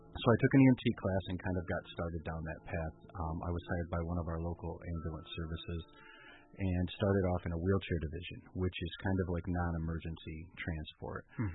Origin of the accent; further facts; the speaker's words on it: Berrien Springs, Michigan, United States; I was born and raised in Bering Springs. I was raised in the Adventist Church.